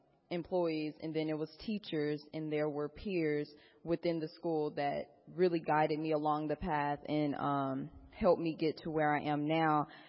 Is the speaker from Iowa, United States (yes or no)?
no; Dallas, Texas, United States; I am from the North Dallas area. I've attended multiple schools from elementary, middle school to high school across North Dallas to Richardson.